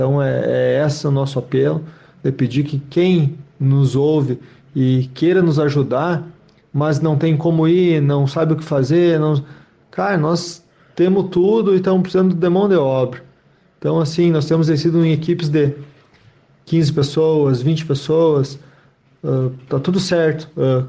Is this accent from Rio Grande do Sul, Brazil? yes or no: yes; Rio Grande do Sul, Brazil; Nós, como gaúchos, não podemos fechar os olhos para tudo isso que aconteceu.